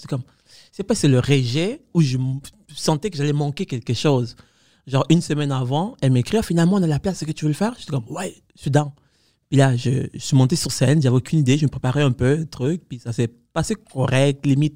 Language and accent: French; Cuba; moved away; parce que moi, j'ai grandi à Cuba.